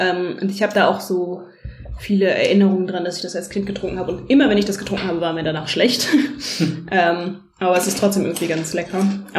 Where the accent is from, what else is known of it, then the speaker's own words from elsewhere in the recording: Netherlands; Ich habe manchmal das Gefühl, ich bin keine echte Niederländerin